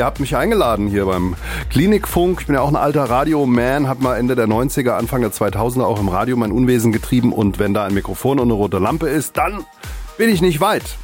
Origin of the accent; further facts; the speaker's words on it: Langen, Hesse, Germany; also born or lived in Offenbach; ich bin geboren in Offenbach, aber nicht weiter verraten, habe aber da nie gewohnt. Aufgewachsen bin ich in Langen. Studiert habe ich viel zu lange in Darmstadt